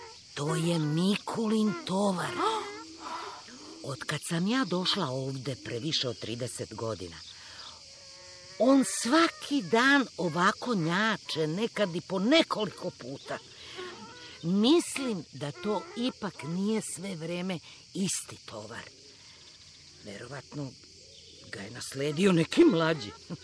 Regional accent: Kraljevo, Raška District, Serbia; Jeste, ja sam iz Srbije, iz Kraljeva.

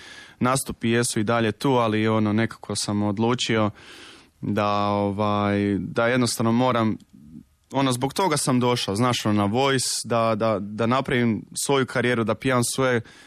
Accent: Trogir, Split-Dalmatia County, Croatia; pošto sam došao iz Trogira

